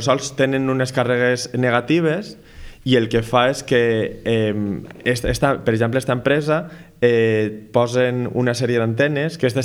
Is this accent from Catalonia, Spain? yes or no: no; Valencia, Valencian Community, Spain; jo que sóc de València